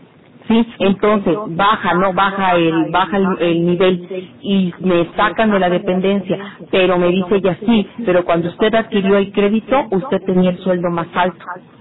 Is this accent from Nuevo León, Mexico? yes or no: no; Veracruz, Mexico; yo soy del estado de Veracruz